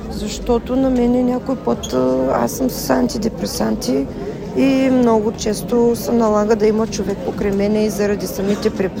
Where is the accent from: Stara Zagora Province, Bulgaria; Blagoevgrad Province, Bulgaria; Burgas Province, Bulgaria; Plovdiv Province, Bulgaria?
Blagoevgrad Province, Bulgaria; Gotse Delchev; От Котсделчев сме.